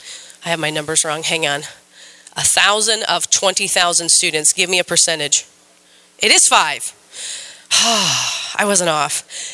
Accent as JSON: {"language": "English", "region": "Ohio", "country": "United States", "tie": "born or raised there", "said": "I grew up in Northeast Ohio where the diversity factor there was that we lived amongst Amish."}